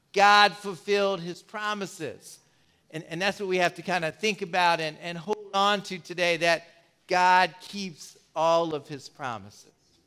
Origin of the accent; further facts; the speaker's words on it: Willingboro, New Jersey, United States; If I went to another country in the world and I said I'm from Willingboro, New Jersey, they would have no idea where I said.